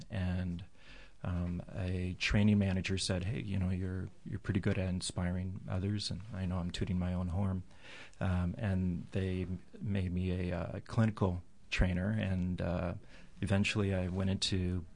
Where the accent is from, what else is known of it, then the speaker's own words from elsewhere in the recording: Quebec, Canada; I'm originally from Quebec, and the company in Toronto said, hey, you can speak both languages.